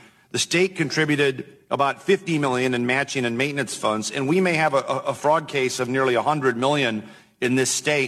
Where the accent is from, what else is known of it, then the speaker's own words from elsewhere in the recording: Minnesota, United States; This is a big issue in my home state of Minnesota.